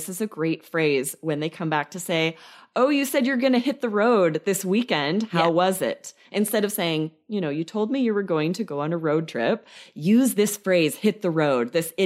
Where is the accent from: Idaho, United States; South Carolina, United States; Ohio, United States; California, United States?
Idaho, United States; where I grew up in Idaho, we said get off the beaten path.